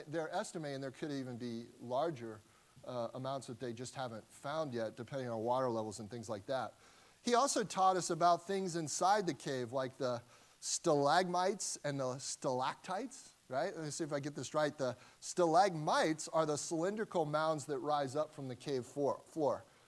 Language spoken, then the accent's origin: English; Cincinnati, Ohio, United States; And I grew up in Cincinnati, Ohio, so it wasn't a terribly far drive.